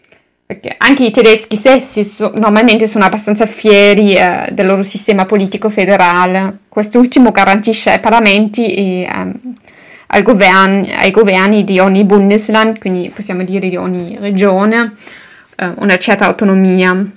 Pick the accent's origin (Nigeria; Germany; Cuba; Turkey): Germany; Italian is a second language; sono tedesca, però ho vissuto a Torino negli ultimi 7 mesi per la mia ricerca in storia. Sono tornata la settimana scorsa, no, 2 settimane fa ormai in Germania e adesso sono a nord della Germania presso i miei in campagna